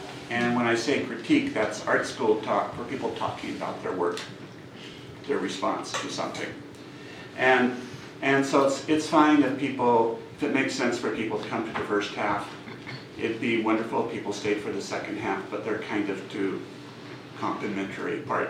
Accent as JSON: {"language": "English", "town": "Seattle", "region": "Washington", "country": "United States", "said": "So I came here because I'm from Seattle, and I'm friends with Rabbi Johanna Kinberg"}